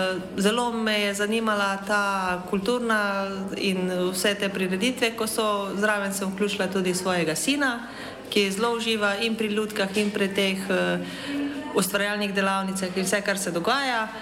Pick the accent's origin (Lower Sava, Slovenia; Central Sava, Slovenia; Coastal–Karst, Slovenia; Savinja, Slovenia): Central Sava, Slovenia; Hrastnik; iz Hrastnika